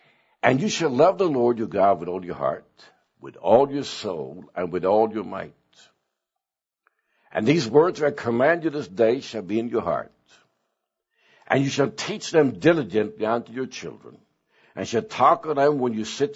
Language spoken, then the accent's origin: English; Sweden; Now, remember, I was born in Sweden, so I was raised in a different environment.